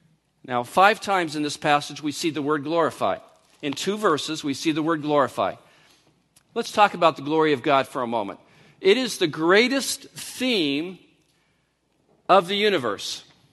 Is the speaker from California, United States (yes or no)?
yes; California, United States; But I didn't know that because I'm from California.